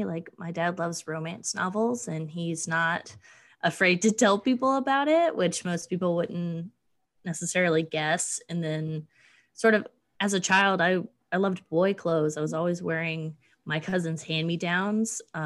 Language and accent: English; West Virginia, United States; born there; also born or lived in Appalachia; now in Brooklyn, United States; I was born in Mingo County, West Virginia, and lived there for a bit and then moved around to various other parts of Appalachia throughout my life.